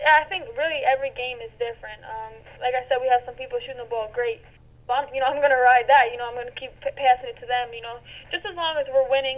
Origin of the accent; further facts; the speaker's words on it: New York, United States; So I think growing up in New York, you also have a certain, like, swagger about you.